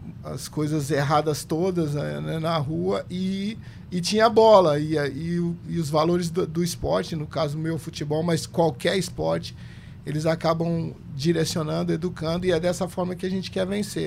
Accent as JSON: {"language": "Portuguese", "region": "São Paulo", "country": "Brazil", "tie": "born there", "said": "Eu sou paulista, meus pais são do interior de São Paulo, de Jaú, mas eu nasci em São Paulo, na Zona Sul, na periferia, né? Então, uma família humilde, meu pai era carteiro e minha mãe costureira."}